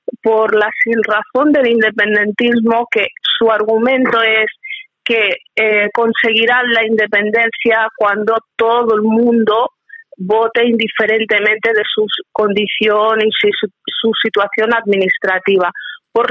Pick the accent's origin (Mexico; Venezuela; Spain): Spain